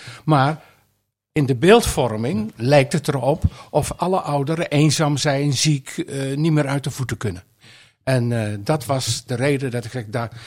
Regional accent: North Brabant, Netherlands; moved away as an adult; now in Almelo, Netherlands; Ik woon sinds 45 jaar in Almelo, maar ik kom van oorsprong uit Brabant. Dus ik ben een Brabander.

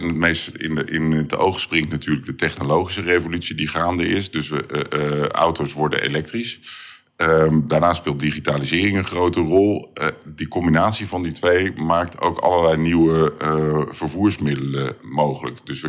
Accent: Rotterdam, South Holland, Netherlands; ik kom uit Rotterdam.

